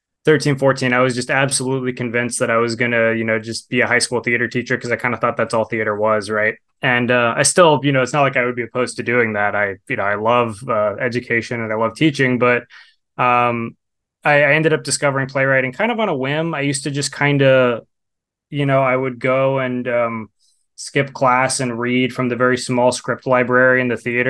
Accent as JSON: {"language": "English", "region": "Southwest", "country": "United States", "said": "I'm from the Southwest."}